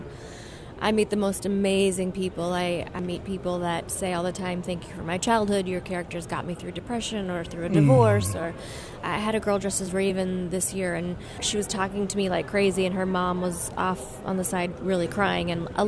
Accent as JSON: {"language": "English", "town": "Toronto", "region": "Ontario", "country": "Canada", "moved": "yes", "lives_now": "Los Angeles, United States", "said": "not long after I moved to Los Angeles, I'm from Toronto"}